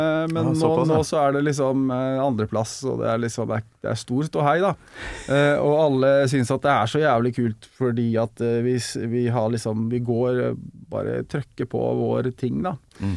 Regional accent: Fredrikstad, Østfold, Norway; Så det litt annerledes enn der jeg vokste opp I Fredrikstad, da.

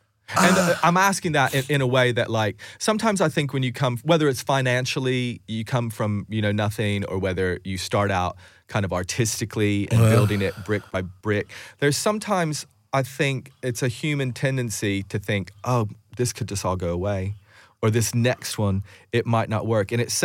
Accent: United States; it's because I'm American

